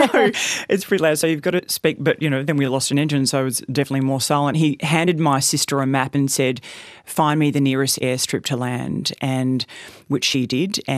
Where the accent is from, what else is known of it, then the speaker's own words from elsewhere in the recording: Goondiwindi, Queensland, Australia; We grew up in Gundawindi. I'm one of 3 girls.